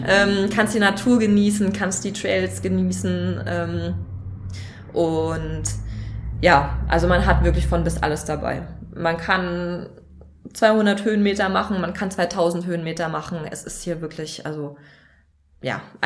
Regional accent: Rechberghausen, Baden-Württemberg, Germany; das Sparda-Team in Rechberghausen in meiner Heimat

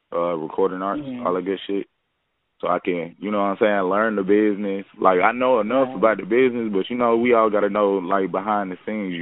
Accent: Atlanta, Georgia, United States; also born or lived in Louisiana; I'm from Louisiana, but I was raised in Atlanta.

